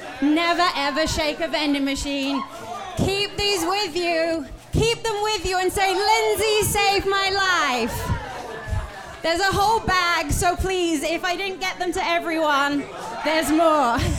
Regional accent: United Kingdom; I just said I'm British, so I'll apologize before I make you do anything that makes you feel awkward.

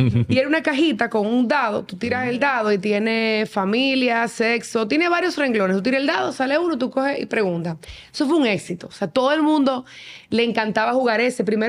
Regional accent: Higüey, La Altagracia, Dominican Republic; also born or lived in Punta Cana; yo soy de Higüey, yo soy del Este, yo soy de Bávaro.

